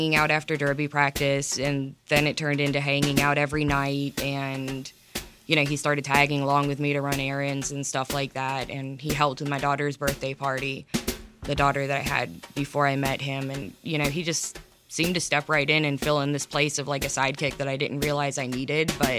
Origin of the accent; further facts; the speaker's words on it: Ellijay, Georgia, United States; I'm from Ellijay, Georgia, so I live in the mountains, and I work as a veterinary technician.